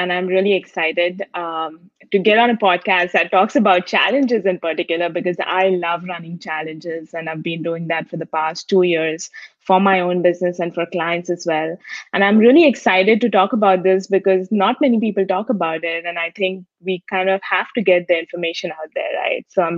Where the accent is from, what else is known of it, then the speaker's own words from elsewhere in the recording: India; moved away as an adult; now in United States; So it's a long story, but the short version is I moved to the US from India in 2015. So 5 years back for my second master's in sports management.